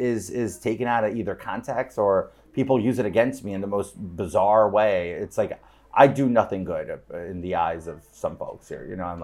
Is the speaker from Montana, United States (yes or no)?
no; New York, United States; You grew up here, you run with wolves from, you know, birth.